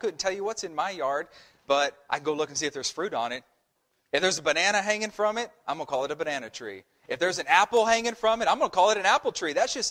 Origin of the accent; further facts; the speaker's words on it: Arkansas, United States; a story that I heard a couple months ago from my hometown, actually. This guy who lives just outside my hometown, he called in a snake specialist to come out to his house. Now, that's no big deal. In Northwest Arkansas, there are a lot of snakes.